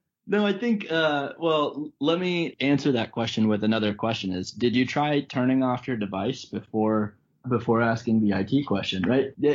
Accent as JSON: {"language": "English", "region": "Colorado", "country": "United States", "said": "I'm from Colorado, so I think about camping."}